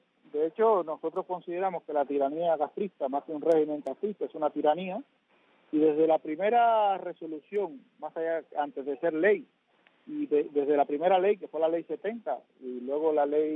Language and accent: Spanish; Spain; No podemos, como europeos, porque somos ciudadanos españoles y europeos